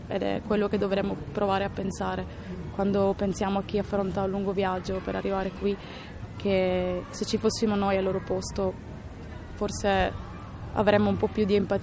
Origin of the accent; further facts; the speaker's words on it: Apulia, Italy; E io vengo dalla provincia di Taranto.